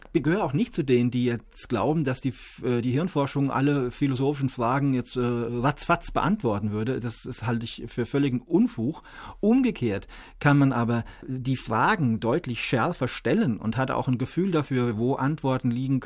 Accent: Lengfeld, Bavaria, Germany; Ich komme ja nur aus Lengfeld. Und so ein bisschen mit dem im Hinterkopf, der Bub vom Land

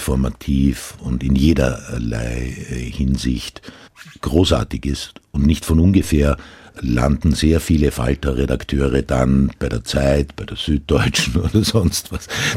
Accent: Burgenland, Austria; first language Croatian; German is a second language; Meine Muttersprache ist Kroatisch. Ich komme aus einer Gegend in Österreich, wo eine Minderheit seit 400 Jahren die burgenländischen Kroaten leben an der ungarischen Grenze.

